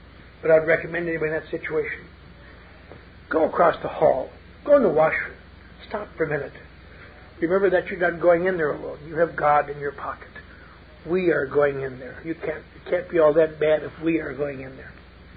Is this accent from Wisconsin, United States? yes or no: yes; Eau Claire, Wisconsin, United States; I had gone back to speak at the annual dinner in my hometown of Eau Claire.